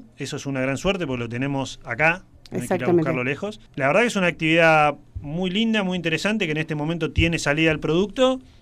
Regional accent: Buenos Aires, Argentina; De Buenos Aires.

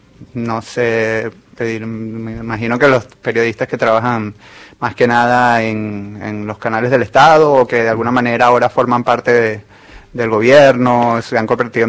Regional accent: Venezuela; cuando llegué, como todo venezolano que llega, empecé a repartir currículums por todos lados

